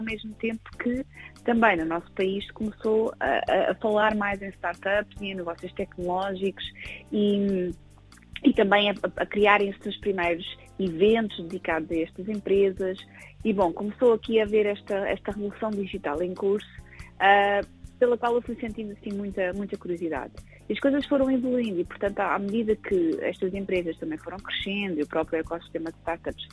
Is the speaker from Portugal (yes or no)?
yes; Figueira da Foz, Centro, Portugal; born there; moved away as an adult; now in Lisbon, Portugal; nasci na Figueira da Foz, vim estudar para Lisboa aos 18 anos. Por Lisboa fiquei